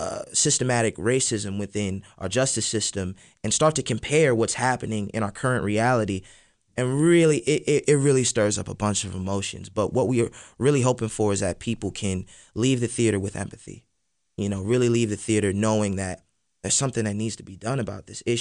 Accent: New York, United States; Tyler. We grew up together in New York auditioning and going for the same roles

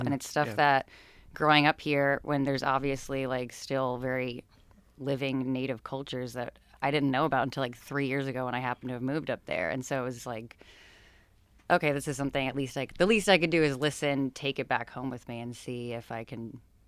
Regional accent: Rochester, New York, United States; also born or lived in Alaska; Yeah, well, originally I'm from Rochester, but before I started working at WXXI, I worked for a year at a radio station in rural Alaska on the far western coast

